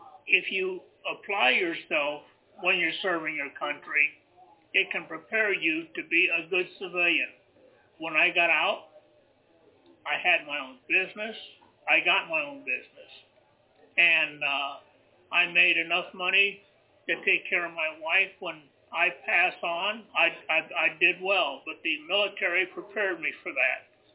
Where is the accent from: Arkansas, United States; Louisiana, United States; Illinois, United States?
Illinois, United States; Cordova; Where Interstate 80 crosses the Mississippi River, about 10 miles north of that, on the river, a little place called Cordova.